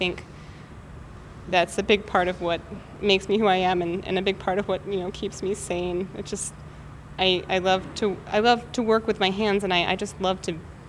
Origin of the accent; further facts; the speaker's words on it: Tahlequah, Oklahoma, United States; and other sort of things like that in my hometown, Tahlequah, Oklahoma.